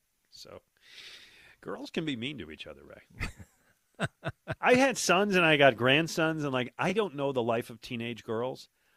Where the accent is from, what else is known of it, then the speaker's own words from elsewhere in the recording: Buffalo, New York, United States; now in Philadelphia, United States; So I grew up in Buffalo, and you know I still like the Bills.